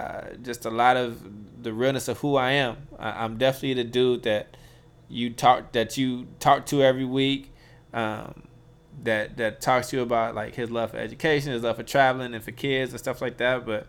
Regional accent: Oakland, California, United States; stuff that was, you know, planned during our heyday growing up in North Oakland.

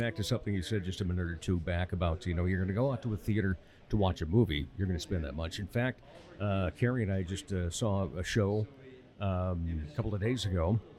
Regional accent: Rock Rapids, Iowa, United States; And, you know, I grew up in Rock Rapids. And so, yeah, we'd come up to Sioux Falls to do a bunch of stuff.

